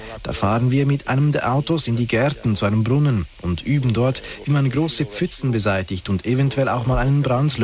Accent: Vatican City; Mein Vater war päpstlicher Gendarm. Er hatte die vatikanische Staatsbürgerschaft und eine Wohnung hier. Das heißt, ich bin im Vatikan aufgewachsen und jetzt bin ich quasi in die Heimat zurückgekehrt.

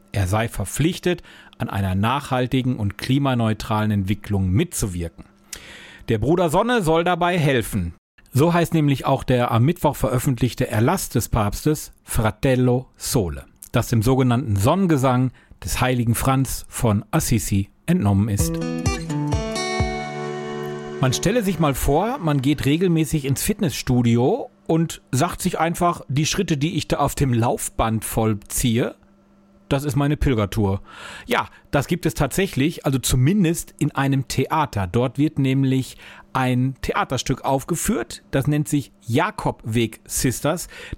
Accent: North Rhine-Westphalia, Germany; ich komme selber aus dem Ruhrgebiet

